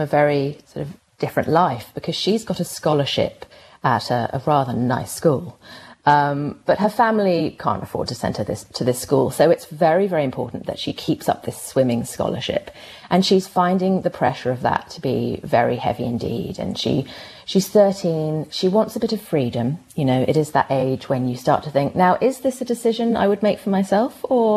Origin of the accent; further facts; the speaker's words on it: Melbourne, Victoria, Australia; Nova and I, we're both from Melbourne.